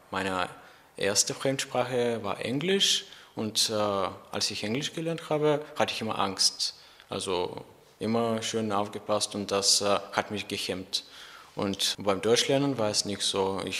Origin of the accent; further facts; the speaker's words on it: Bulgaria; German is a second language; Ich komme aus Bulgarien und bin im Jahr 2001 geboren.